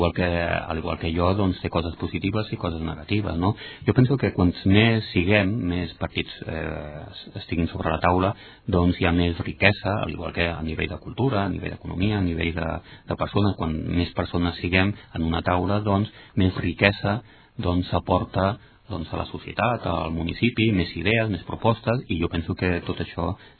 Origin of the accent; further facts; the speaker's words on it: Ripollet, Catalonia, Spain; és millorar el meu municipi on he nascut, el que estimo, i és millorar el meu poble, que és Ripollet.